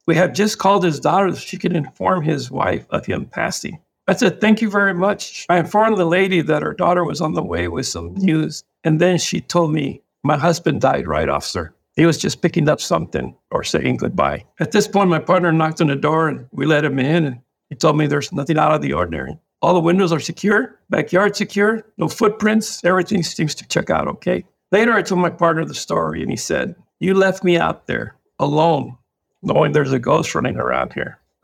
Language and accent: English; Texas, United States; I am originally born and raised in Texas, went to high school, and played football, baseball there